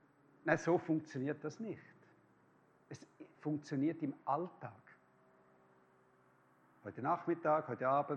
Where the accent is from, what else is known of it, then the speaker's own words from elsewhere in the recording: Switzerland; als Schweizer habe ich das bewusst lernen müssen. Und wir Schweizer haben nicht so viel Ehrfurcht vor der Obrigkeit